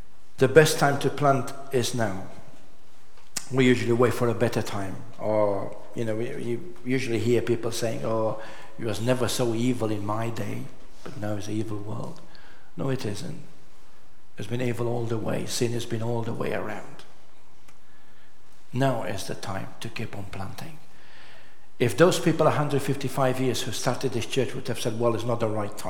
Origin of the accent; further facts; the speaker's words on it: United Kingdom; I can call myself as a Brit.